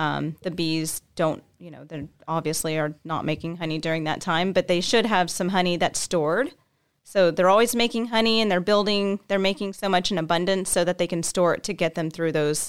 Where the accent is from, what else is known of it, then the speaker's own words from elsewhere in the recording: Houston, Texas, United States; So I grew up in Houston, Texas, and I kind of started playing with the bees when I was a kid.